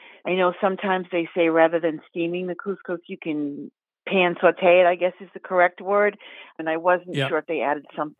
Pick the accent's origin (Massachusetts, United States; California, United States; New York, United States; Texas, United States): Massachusetts, United States; I am from Western Massachusetts.